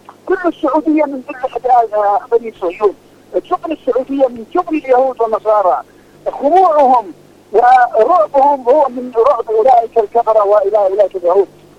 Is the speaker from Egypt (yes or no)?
no; Yemen; نحن شعب يمني ودولة مستقلة.